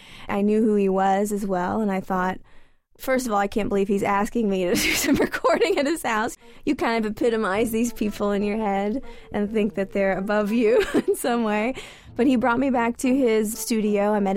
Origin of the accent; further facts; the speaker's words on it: Anderson, Indiana, United States; also born or lived in Cincinnati; So I moved back home to Indiana, where I'm from. Originally, I'm from Anderson, Indiana, although I did live in Cincinnati for about 6 years of my childhood.